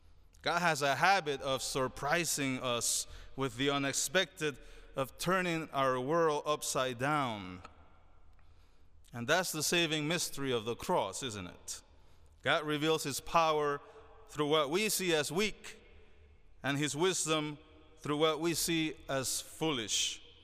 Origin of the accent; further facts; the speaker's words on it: Panama; also born or lived in Chile; now in United States; "I was born in Chile, raised in Panama, and now have lived in the United States longer than I ever lived in Chile or Panama."